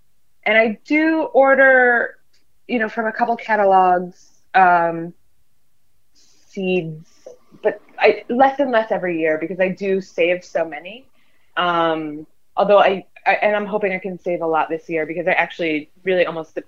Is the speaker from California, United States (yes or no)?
yes; California, United States; I grew up in California with my mom. She always had a garden.